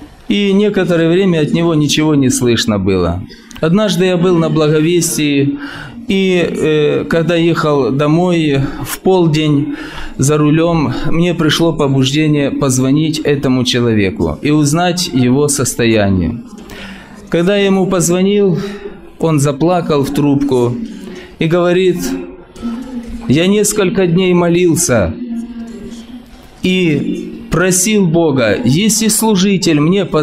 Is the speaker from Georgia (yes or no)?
no; Ukraine; я с Украины, несу служение пресвитера.